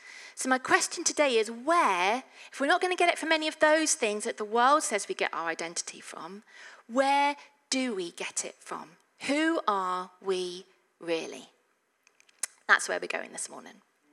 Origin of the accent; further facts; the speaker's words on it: England, United Kingdom; I'm English. I am a woman.